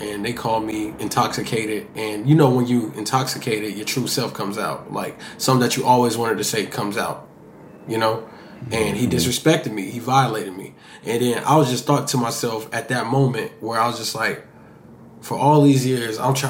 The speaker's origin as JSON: {"language": "English", "town": "Kansas City", "region": "Missouri", "country": "United States", "tie": "born or raised there", "said": "it helps me, just makes me think about, like, my environment of growing up in Kansas City."}